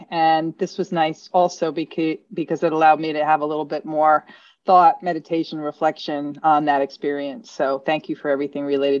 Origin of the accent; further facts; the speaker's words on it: New York, United States; I'm from New York, was raised Roman Catholic.